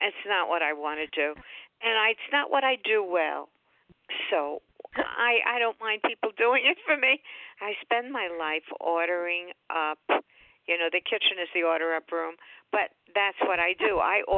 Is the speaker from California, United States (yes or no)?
no; Manhattan, New York, United States; It's about my life in show business and growing up in Manhattan and being the child of theater people